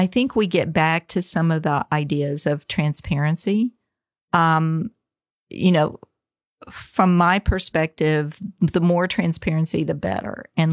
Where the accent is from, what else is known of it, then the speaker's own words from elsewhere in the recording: Tennessee, United States; now in Florida, United States; I grew up in Tennessee and I, you know, went to Mizzou and, you know, now I'm at UF